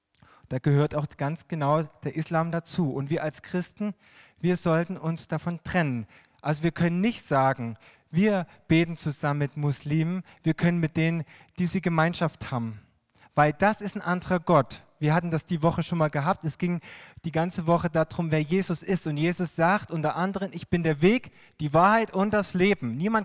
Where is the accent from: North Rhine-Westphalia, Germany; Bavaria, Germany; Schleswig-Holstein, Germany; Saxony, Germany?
Saxony, Germany; Kodersdorf; Ich komme aus Kodersdorf